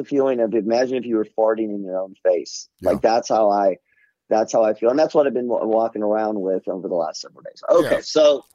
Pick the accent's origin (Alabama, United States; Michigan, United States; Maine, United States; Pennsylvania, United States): Alabama, United States; And I told the guy I'm from Alabama, and we just had like this connection.